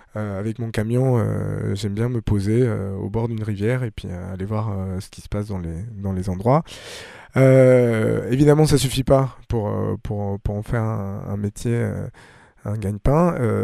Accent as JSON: {"language": "French", "country": "Colombia", "moved": "as an adult", "lives_now": "France", "said": "je suis venu en France parce que j'étais très attiré par la musique classique contemporaine au moment où je suis parti de Colombie"}